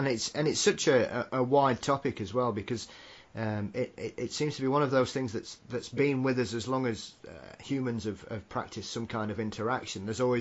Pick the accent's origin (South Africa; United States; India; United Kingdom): United Kingdom; being a Brit